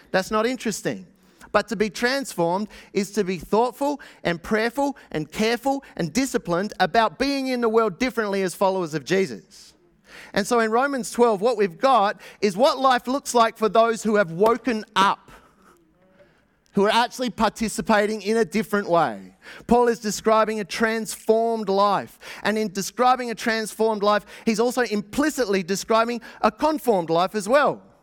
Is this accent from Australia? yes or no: yes; Australia; we have to traverse as an Australian people for our Indigenous brothers and sisters